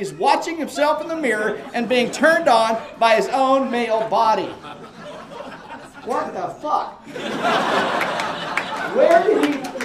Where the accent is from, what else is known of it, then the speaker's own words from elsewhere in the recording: Wichita, Kansas, United States; I grew up in Wichita.